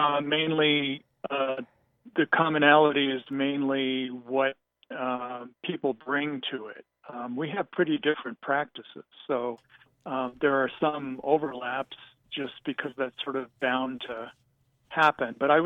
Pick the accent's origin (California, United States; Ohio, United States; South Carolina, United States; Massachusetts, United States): California, United States; Well, when I grew up in San Francisco, well, not in San Francisco, but near it